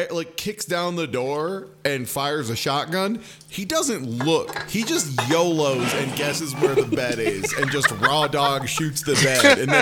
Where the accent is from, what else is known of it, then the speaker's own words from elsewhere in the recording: Indiana, United States; You can, yeah, I grew up in Indiana.